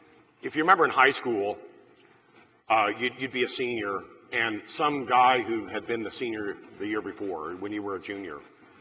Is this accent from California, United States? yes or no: no; Independence, Missouri, United States; And I'm from Independence, and the last human being from Independence, Missouri, used the atomic bomb twice.